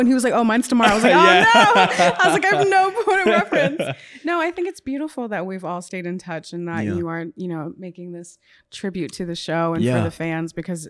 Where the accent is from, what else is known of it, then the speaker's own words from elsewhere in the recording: Orlando, Florida, United States; And I'm like, I'm from Orlando.